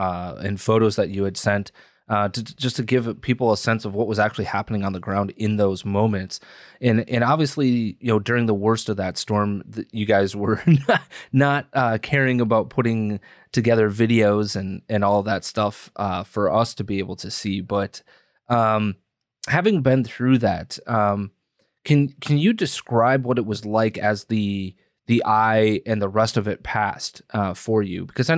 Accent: Wisconsin, United States; growing up in Wisconsin like we did, you know, we definitely experienced tornadoes

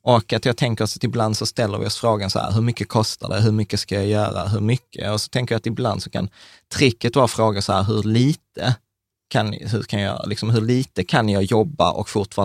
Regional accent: Sweden; born there; vi är födda i Sverige

